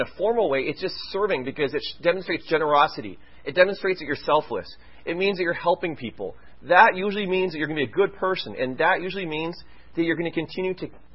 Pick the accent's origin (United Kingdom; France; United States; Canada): Canada; Vancouver, British Columbia; I know many people when I grew up in Vancouver that money was a way to meet that objective.